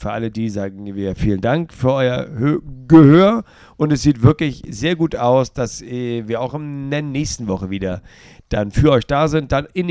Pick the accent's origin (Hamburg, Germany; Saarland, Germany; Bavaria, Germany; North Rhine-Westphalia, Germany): Hamburg, Germany; Kann ich auch als Hamburger nachvollziehen.